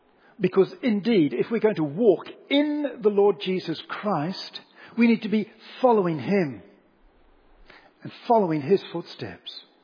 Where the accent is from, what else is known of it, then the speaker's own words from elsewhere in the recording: Silverstream, Wellington, New Zealand; I grew up in Silver Stream, New Zealand, as you're probably aware.